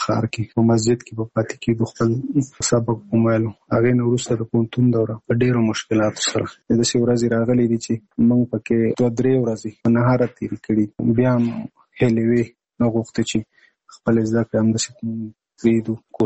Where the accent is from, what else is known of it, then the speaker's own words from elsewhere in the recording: Nangarhar, Afghanistan; now in Kabul, Afghanistan; زموږ کور په ننګرهار کې دی، زه په کابل کې یم